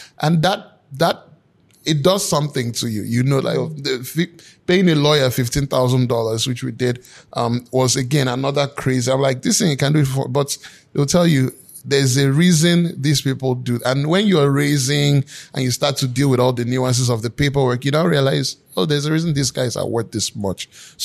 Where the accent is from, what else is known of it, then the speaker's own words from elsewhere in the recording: Nigeria; And again, I'm Nigerian.